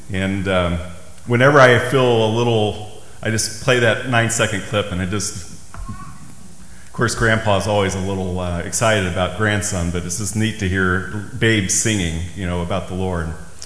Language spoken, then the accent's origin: English; Ottawa, Kansas, United States; I'm from Ottawa, Kansas.